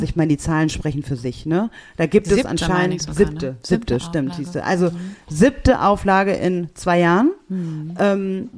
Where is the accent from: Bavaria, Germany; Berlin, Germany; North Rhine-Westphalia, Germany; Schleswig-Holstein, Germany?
North Rhine-Westphalia, Germany; Oberhausen; Ja, Oberhausen, meine Heimat, einfach schöner.